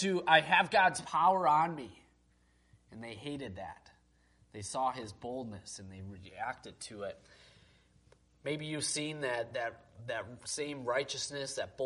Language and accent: English; Wisconsin, United States; I grew up in Wisconsin